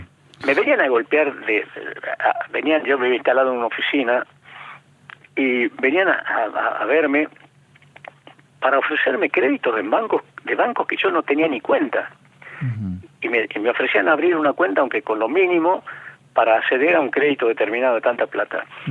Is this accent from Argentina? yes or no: yes; Tucumán, Argentina; yo me había comprometido en mi pueblo, en Tucumán, construir una escuela nueva